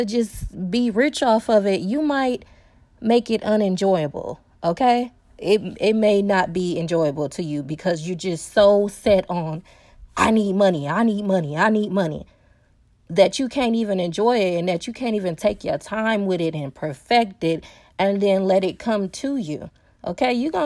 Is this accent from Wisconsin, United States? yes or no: yes; Milwaukee, Wisconsin, United States; Like, for example, in my city, I'm from Milwaukee, Wisconsin.